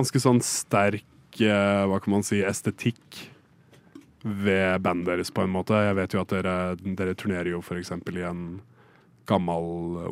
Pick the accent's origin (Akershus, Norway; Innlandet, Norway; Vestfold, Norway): Innlandet, Norway; Hamar; musikken til folk-rock-bandet fra hjembyen min Hamar